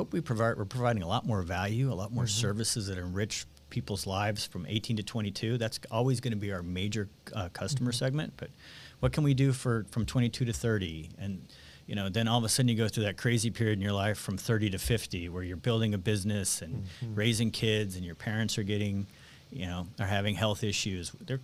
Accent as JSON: {"language": "English", "town": "Kansas City", "region": "Missouri", "country": "United States", "tie": "born or raised there", "said": "I love the Midwest. I mean, I'd live in Kansas City tomorrow if my wife would let me. I mean, it's my hometown."}